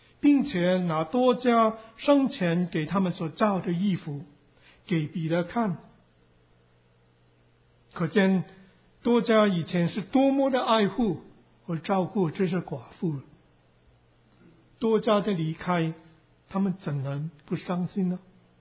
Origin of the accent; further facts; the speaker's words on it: Hong Kong; 我是从香港来的